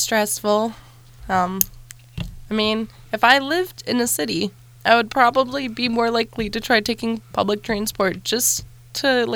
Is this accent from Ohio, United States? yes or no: yes; Cleveland, Ohio, United States; also born or lived in Akron; Like, I'm from Cleveland and Akron